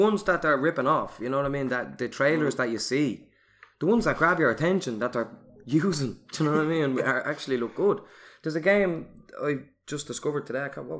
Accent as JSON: {"language": "English", "town": "Ballymun", "region": "Leinster", "country": "Ireland", "said": "But like, yeah, we're from Ballymun"}